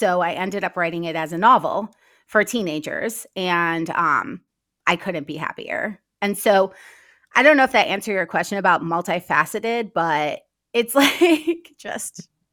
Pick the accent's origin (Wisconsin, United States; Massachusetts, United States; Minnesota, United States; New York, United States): Minnesota, United States; And I came out here and I learned a lot growing up in Minnesota because I had so many different jobs.